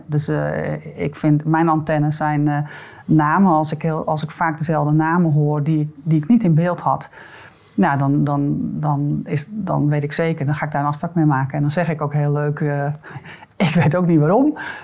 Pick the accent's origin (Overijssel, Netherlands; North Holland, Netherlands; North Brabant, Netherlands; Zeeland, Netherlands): North Holland, Netherlands; Zandvoort; Maar ik zei al, ik kom uit Zandvoort.